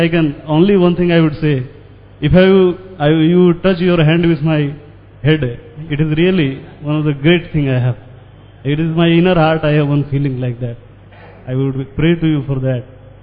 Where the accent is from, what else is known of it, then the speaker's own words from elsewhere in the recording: India; English is a second language; And we as an Indian, we many people still not know about Krishna and could not develop that type of devotion.